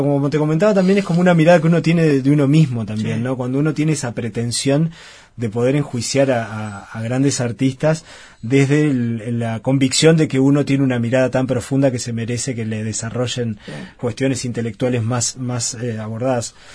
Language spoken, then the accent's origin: Spanish; Uruguay; poder hablar de nosotros como uruguayos, como sociedad